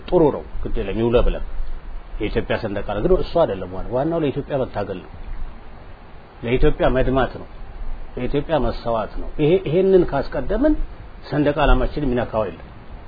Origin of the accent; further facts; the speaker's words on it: Addis Ababa, Ethiopia; እኔ ከተማ ነው የተወለድኩ አዲስ አበባ ነው የተወለድኩ እና ያደኩት